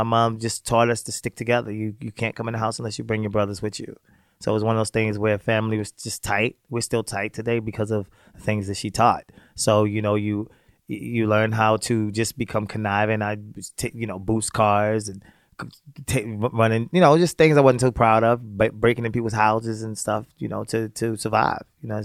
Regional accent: Baltimore, Maryland, United States; also born or lived in Virginia; I grew up in Baltimore, the projects of Baltimore City.

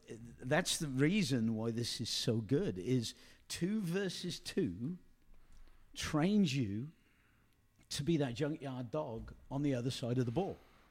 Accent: England, United Kingdom; back in the 60s, I'm English and I'm biased, you know

